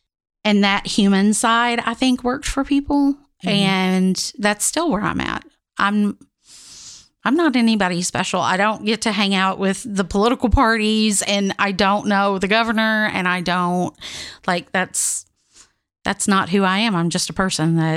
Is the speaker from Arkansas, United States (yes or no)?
yes; Arkansas, United States; now in Indiana, United States; You know, I grew up in Arkansas, and Arkansas is a red state and has a lot of backward stuff about it.